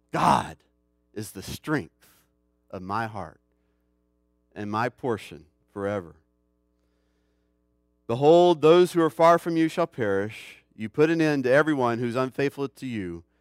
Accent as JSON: {"language": "English", "town": "Jackson", "region": "Mississippi", "country": "United States", "tie": "born or raised there", "said": "And I grew up in Jackson, Mississippi. We used to call it Chimneyville because it, too, was burned."}